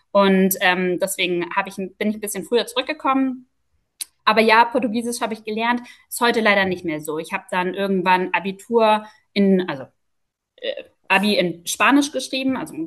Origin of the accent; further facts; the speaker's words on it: Überlingen, Baden-Württemberg, Germany; Ich komme ursprünglich gar nicht aus Norddeutschland, sondern vom Bodensee, ganz konkret aus Überlingen.